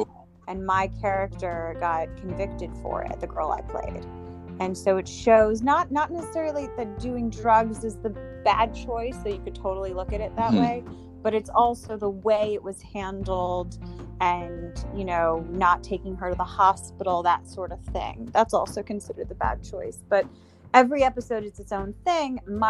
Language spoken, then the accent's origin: English; New York City, New York, United States; I'm born and raised in Manhattan, in New York City.